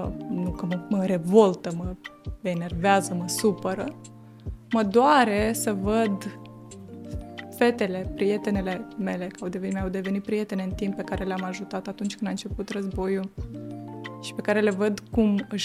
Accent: Borisovka, Odesa Oblast, Ukraine; eu sunt din satul Borisovka, raionul Tatar Bunar, regiunea Odessa. Am avut acolo cea mai frumoasă copilărie

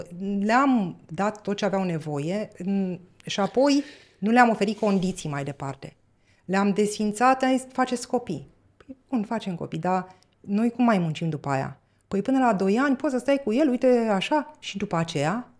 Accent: Oltenia, Romania; Pe olteni nu poți să vii niciodată să îi stăpânești. Ca și pe moldoveni. Noi nu am avut niciodată stăpân.

